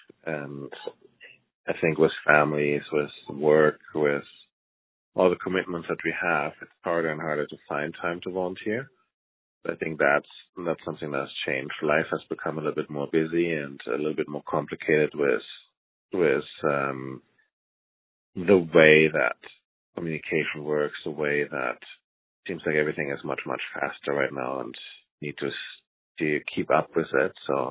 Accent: Fort Providence, Northwest Territories, Canada; I'm from Fort Providence in the Northwest Territories, and right now this week I'm in Yellowknife

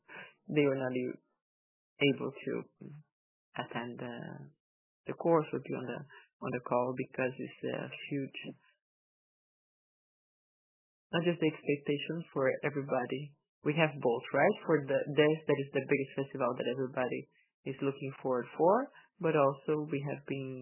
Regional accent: Brazil; moved away; I'm originally from Brazil.

